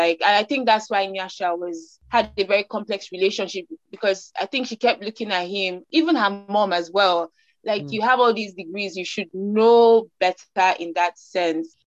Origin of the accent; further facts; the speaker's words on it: Nigeria; accent: Nigerian; over here, I'm seen as a Nigerian, my accent, you know, the girl from Nigeria.